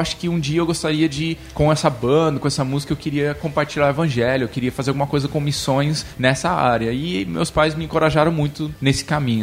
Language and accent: Portuguese; Presidente Prudente, São Paulo, Brazil; Eu tava em Presidente Prudente, interior de São Paulo. Eu fui pra lá quando tinha 12 anos, eu acho, então eu passei minha adolescência em Presidente Prudente.